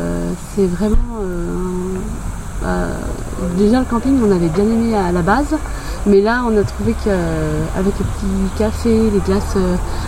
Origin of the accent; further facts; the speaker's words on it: Annecy, Auvergne-Rhône-Alpes, France; nous, on vient d'Annecy. Et ma maman vient de Régnier.